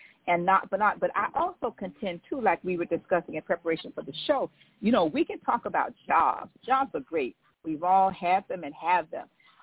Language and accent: English; Riviera Beach, Florida, United States; from Riviera Beach, born and raised in Riviera Beach, and went to Florida Memorial, got an undergraduate degree in accounting